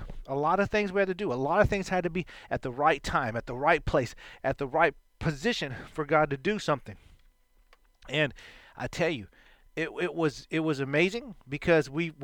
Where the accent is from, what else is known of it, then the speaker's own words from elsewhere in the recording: Texas, United States; And y'all can tell I'm a Texan.